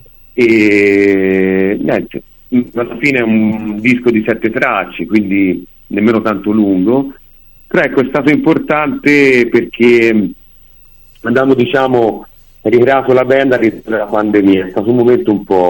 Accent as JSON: {"language": "Italian", "region": "Tuscany", "country": "Italy", "said": "Siamo diciamo di provincia, quindi tra Arezzo e Firenze, paesini piccoli."}